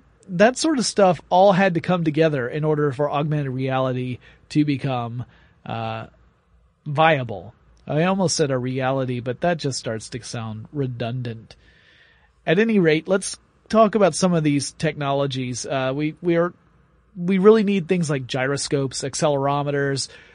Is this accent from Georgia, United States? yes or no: yes; Atlanta, Georgia, United States; You're here in my hometown, Atlanta, Georgia